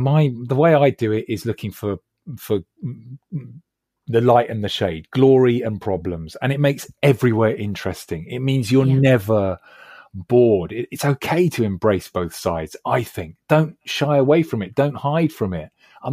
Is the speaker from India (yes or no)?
no; Acton, London, United Kingdom; And I'm a lad from Acton, Shepherd's Bush, you know